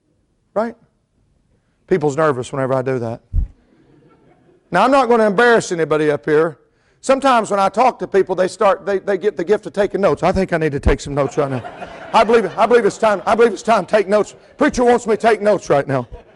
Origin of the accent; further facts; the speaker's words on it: North Carolina, United States; also born or lived in Florida; I came from Florida as a young man, very young man. I was seven when we moved to North Carolina.